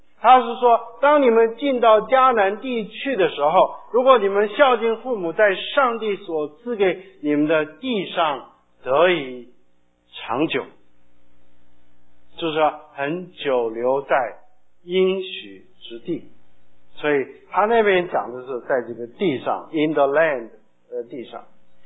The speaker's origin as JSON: {"language": "Chinese", "country": "China", "said": "对我们中国人来说，肚子大是发福了啊，是发福，因为我们中国人需要福。"}